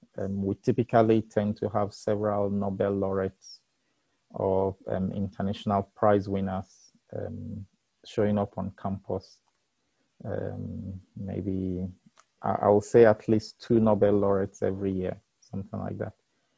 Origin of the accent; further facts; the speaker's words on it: Nigeria; were from the Obafemi Awolowo University in Ileife, Nigeria. So as you probably may have guessed, I'm also a Nigerian. Okay. I moved to the ICTP quite a while ago